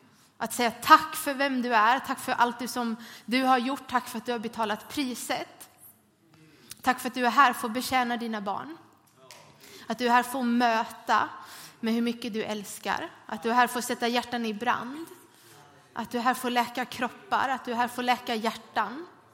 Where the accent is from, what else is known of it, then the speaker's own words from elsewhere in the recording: Sweden; Så nu är det obekvämt mest för att vi är svenskar.